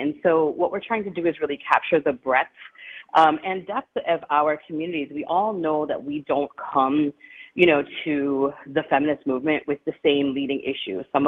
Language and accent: English; Milwaukee, Wisconsin, United States; also born or lived in New York; now in Texas, United States; I'm going to say I'm from Milwaukee. Really happy to be bringing it back home this year.